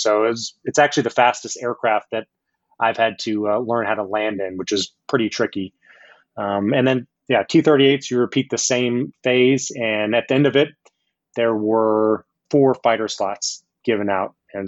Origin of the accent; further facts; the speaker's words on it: Los Alamos, New Mexico, United States; Yeah, so I grew up in Los Alamos, New Mexico